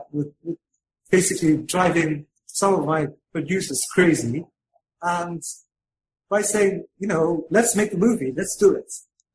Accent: United Kingdom; I'm a Brit, yes.

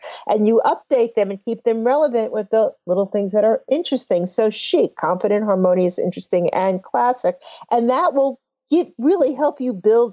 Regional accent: New York, United States; But I'm lucky to do that because I'm a New Yorker and, you know, there's lots of brands here.

